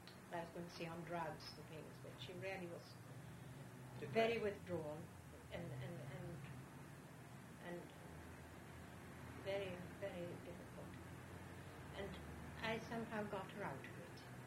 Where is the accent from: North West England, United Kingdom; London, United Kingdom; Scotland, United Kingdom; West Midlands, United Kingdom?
Scotland, United Kingdom; Aberdeen; I took her up to my hometown, up in Aberdeen, on to Inverness.